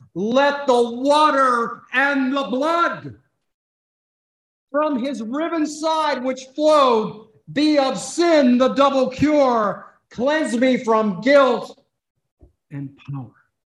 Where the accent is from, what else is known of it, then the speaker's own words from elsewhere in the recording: Pittsburgh, Pennsylvania, United States; I grew up not in Michigan, but I grew up in Pennsylvania. And I was born and raised in the city of Pittsburgh.